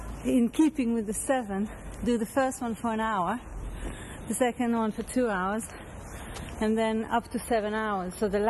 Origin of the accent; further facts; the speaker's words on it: Jerusalem, Jerusalem District, Israel; I grew up in Jerusalem, and that mixture always fascinated me.